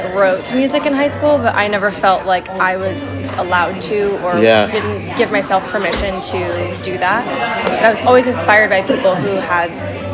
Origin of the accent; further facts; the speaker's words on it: St. Louis, Missouri, United States; I'm from St. Louis.